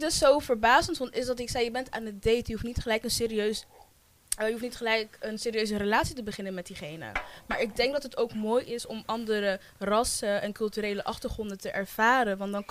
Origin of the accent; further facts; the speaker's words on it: Cameroon; Ik kom uit Cameroen.